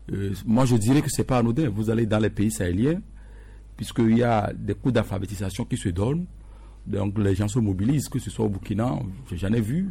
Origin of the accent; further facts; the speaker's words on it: Togo; Maintenant, si des dispositions chez nous au Togo empêchent à ce que des enfants déjà à 4 ans, ils ne peuvent pas commencer le cours préparatoire première année